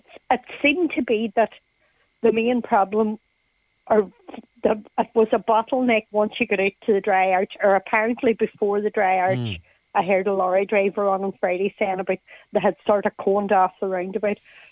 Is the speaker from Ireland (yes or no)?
yes; Ramelton, Ulster, Ireland; now in Letterkenny, Ireland; Well, I'm originally from Remelton, but I live in Letterkenny